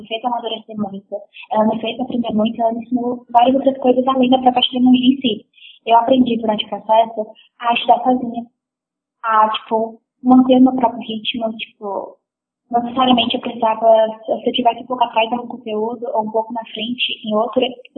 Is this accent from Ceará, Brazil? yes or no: yes; Fortaleza, Ceará, Brazil; eu tenho 18 anos, sou de Fortaleza do Ceará